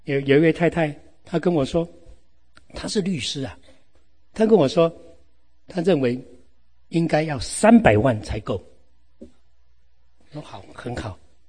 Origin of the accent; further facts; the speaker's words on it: China; 我们中国人比美国人更怕没钱呢。